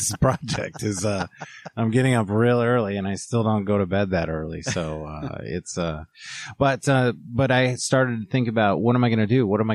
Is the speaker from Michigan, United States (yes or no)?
yes; Royal Oak, Michigan, United States; born there; I was born on the east side. I was born in Royal Oak. I feel a bit connection to Detroit.